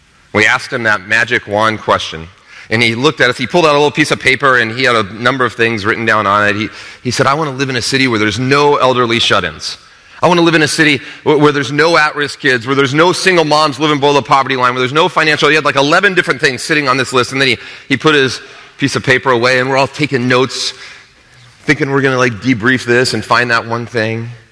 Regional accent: Denver, Colorado, United States; I am from Denver, Colorado.

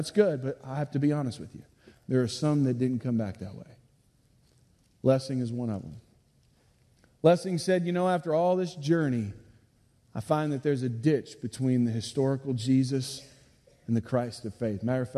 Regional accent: Missouri City, Texas, United States; I grew up outside of Houston, Texas, in Missouri City. We went to First Baptist Church every time the doors were open.

